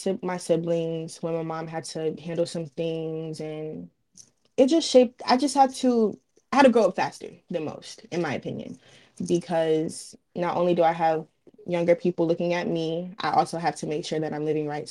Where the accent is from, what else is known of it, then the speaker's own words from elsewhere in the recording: Hinesville, Georgia, United States; I grew up in Hinesville, Georgia. It's an hour away from Savannah. Growing up, I was raised by a single parent, like household with my mom.